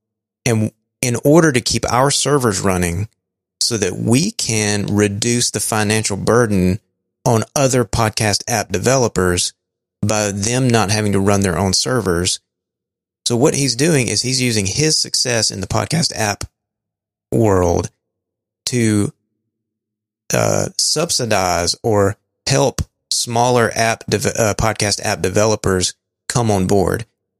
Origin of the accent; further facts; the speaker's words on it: Alabama, United States; I'm just from Alabama. I can't say this stuff.